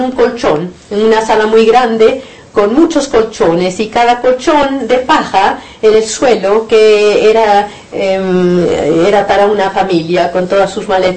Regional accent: Barcelona, Catalonia, Spain; born there; also born or lived in New Zealand / Italy / Argentina; Yo misma no había, nací en Barcelona, así que Alemania no fuimos.

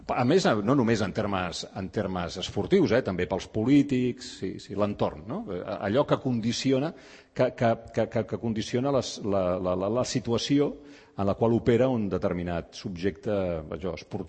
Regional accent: Barcelona, Catalonia, Spain; no havia sortit del barri de Gràcia de Barcelona, d'on jo sóc

